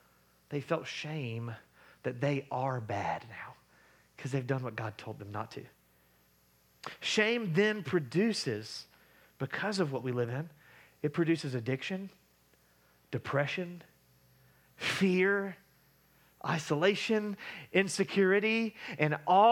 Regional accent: Columbus, Ohio, United States; I grew up in Columbus, and so there's a lot of people who know a bad side

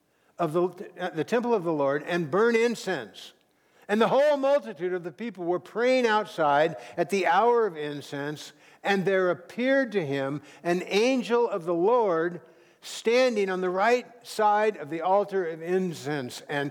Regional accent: Santa Barbara, California, United States; I'm from Santa Barbara.

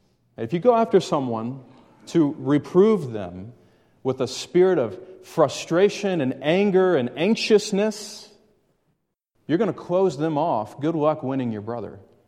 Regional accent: Southern US, United States; Well, I grew up in the South in bad schools. Don't hold it against me.

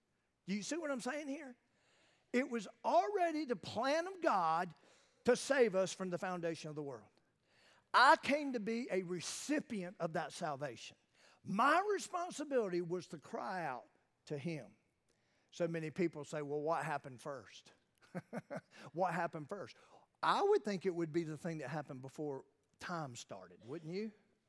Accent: Wilmington, North Carolina, United States; It's amazing, Cleveland County. I'm an outsider. I'm from Wilmington. I'm those part of the center group that's at the beach.

